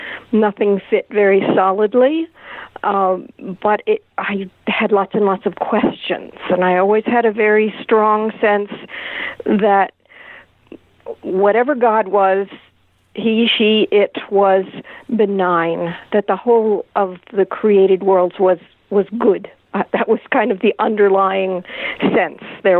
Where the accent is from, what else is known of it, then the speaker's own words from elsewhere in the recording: New Jersey, United States; also born or lived in Indiana; Well, I was raised in New Jersey, born in Indiana. They moved around my life a lot.